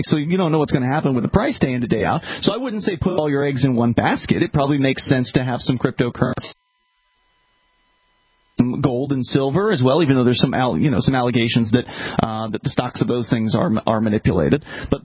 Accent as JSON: {"language": "English", "town": "Keene", "region": "New Hampshire", "country": "United States", "tie": "born or raised there", "said": "Actually, I use Bitcoin regularly to eat food in my hometown of Keene, New Hampshire."}